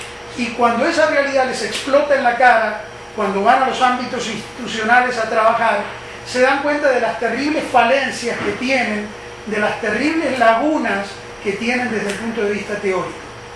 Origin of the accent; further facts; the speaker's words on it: Argentina; de lo que era esta sociedad capitalista dependiente de Argentina. Y yo trabajé mucho con adolescentes en mi país